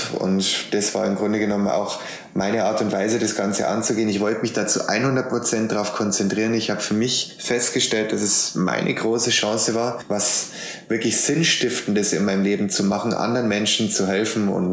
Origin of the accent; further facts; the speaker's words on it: Amberg, Bavaria, Germany; Ich bin 29 Jahre jung. Ich komme aus Amberg in der Oberpfalz. Das ist genau in der Mitte zwischen Nürnberg und Regensburg im wunderschönen Bayern.